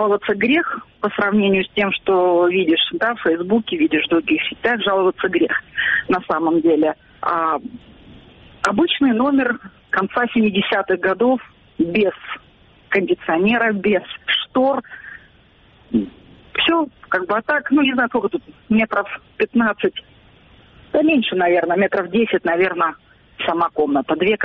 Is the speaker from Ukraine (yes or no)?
yes; Crimea, Ukraine; я сама крымчанкой проживаю в Керчи